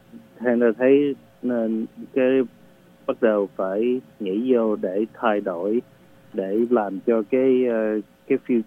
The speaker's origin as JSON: {"language": "Vietnamese", "town": "Richardson", "region": "Texas", "country": "United States", "tie": "born or raised there", "said": "Em lớn lên ở Richardson, em đi học ở trường Berkner, rồi sau đó em ra trường, em đi học ở Texas A&M University, em có bằng business."}